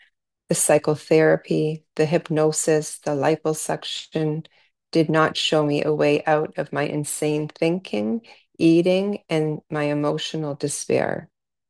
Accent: Toronto, Ontario, Canada; born there; I was born in 1961 in Toronto.

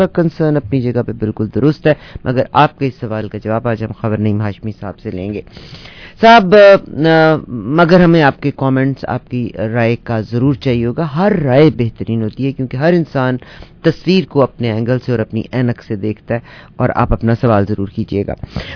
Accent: Punjab, Pakistan; now in Canada; میں جب تک کینیڈا نہیں آئی تھی کیونکہ میں پنجاب سے تعلق ہے

